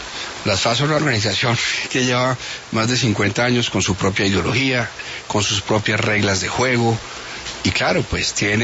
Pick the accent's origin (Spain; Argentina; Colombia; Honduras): Colombia